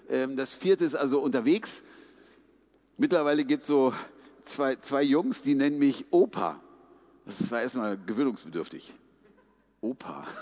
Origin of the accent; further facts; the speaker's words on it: Hanover, Lower Saxony, Germany; Gehe ich zurück in meine Heimat nach Hannover